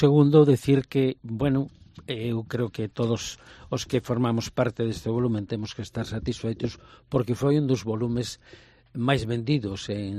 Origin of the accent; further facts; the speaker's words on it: Ferrol, Galicia, Spain; Para xente que somos de Ferrol de toda a vida